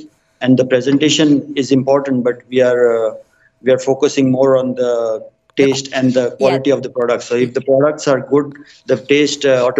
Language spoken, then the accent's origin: English; Goa, India; Well, Goa, it immediately takes me to seafood. So I love to eat fish.